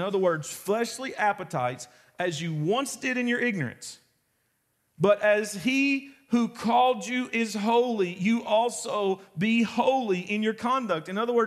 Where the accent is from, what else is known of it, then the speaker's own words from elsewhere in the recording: Carrollsburg, Kentucky, United States; because I'm a redneck. And I'm from Carrollsburg, Kentucky, and I grew up on the banks of the Cumberland River.